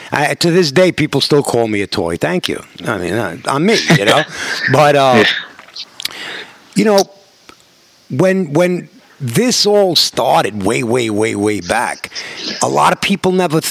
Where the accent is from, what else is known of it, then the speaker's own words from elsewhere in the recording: New York, United States; Of course, I'm a New Yorker. I say New York.